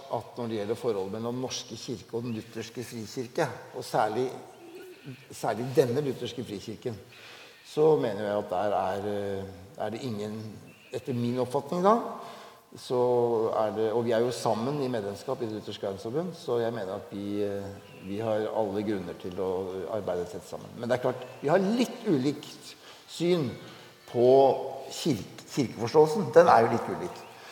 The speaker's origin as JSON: {"language": "Norwegian", "town": "Asker", "region": "Akershus", "country": "Norway", "tie": "born or raised there", "said": "Ja, jeg er oppvokst da I Asker, og der var det jo ingen frikirke."}